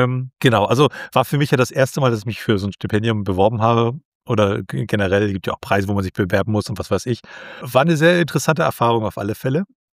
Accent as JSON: {"language": "German", "region": "Mecklenburg-Vorpommern", "country": "Germany", "said": "Also ich komme hier aus Mecklenburg-Vorpommern, hier ist alles irgendwie ein bisschen flacher."}